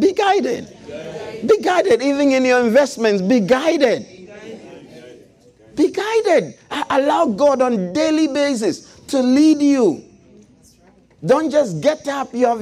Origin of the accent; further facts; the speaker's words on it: Ghana; If you won't clap, I came with clapping from Ghana, so if you don't take it, I'll clap myself.